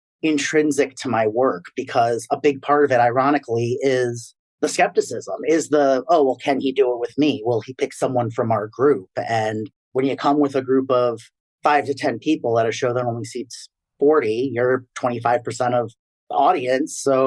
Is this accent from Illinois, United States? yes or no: yes; Woodstock, Illinois, United States; born there; I was born in Woodstock, Illinois.